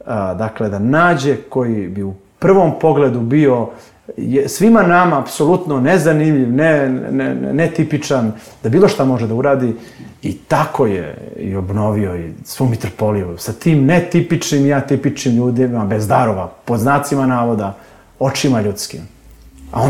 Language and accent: Serbian; Bar, Bar Municipality, Montenegro; ja sam sveštenik iz Bara poslao neki mail da odemo na taj